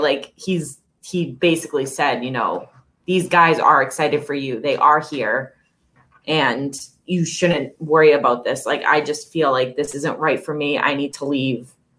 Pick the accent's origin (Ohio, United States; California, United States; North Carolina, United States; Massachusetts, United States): Massachusetts, United States; because he's from Massachusetts and I'm from Massachusetts.